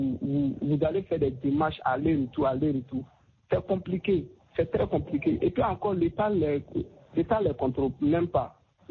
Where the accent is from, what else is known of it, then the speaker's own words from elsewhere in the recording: Côte d’Ivoire; born there; je suis né en Côte d'Ivoire. Maintenant, je devais faire la nationalité burkinabé.